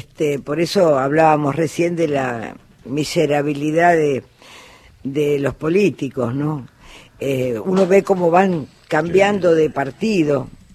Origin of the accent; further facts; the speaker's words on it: Argentina; como somos exitistas los argentinos